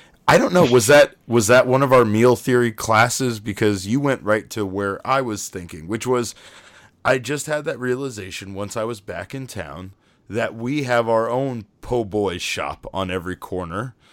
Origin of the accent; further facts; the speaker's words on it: New Orleans, Louisiana, United States; I'm not homesick from New Orleans yet